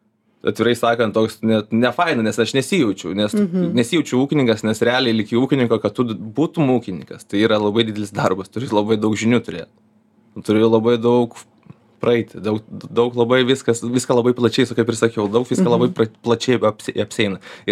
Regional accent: Kėdainiai, Kaunas County, Lithuania; Aš esu iš Kėdainių rajono, jos universitelio, pats ten gimęs, Kėdainiuose mokysis, tai čia sakau, pas mane yra taip, kad aš 7 kilometrai man reikia Kėdainių, aš mokinausi Kėdainių Ąžuolyno gimnazijoje

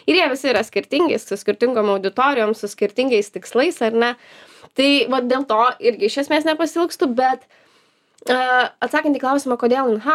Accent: Vilnius, Vilnius County, Lithuania; Nors šiaip esu Vilnietė.

